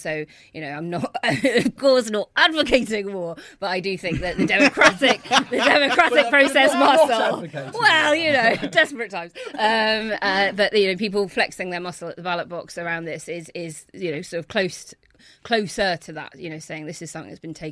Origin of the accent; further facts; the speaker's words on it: Belfast, Northern Ireland, United Kingdom; I grew up in Belfast.